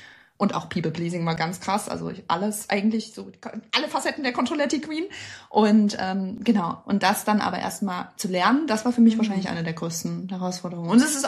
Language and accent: German; Germany; Ich komme ursprünglich aus der DDR, aus der ehemaligen, ne?